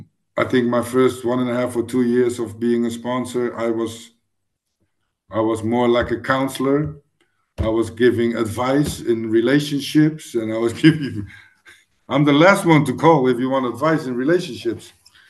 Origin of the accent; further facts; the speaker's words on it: Rotterdam, South Holland, Netherlands; English is a second language; I go to a men's meeting in my hometown in Rotterdam